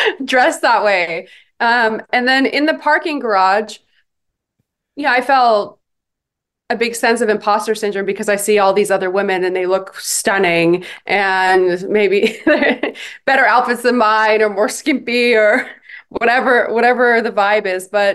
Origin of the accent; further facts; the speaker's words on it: San Diego, California, United States; I was from San Diego. It's kind of a much smaller town than LA.